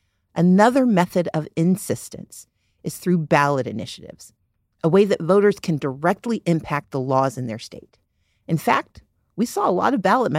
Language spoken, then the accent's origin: English; Mississippi, United States; also born or lived in Wisconsin / Georgia; I was born in Wisconsin, but grew up in Mississippi and then came of age in Georgia, but I claim Mississippi because once you've been there, that's where you are, man.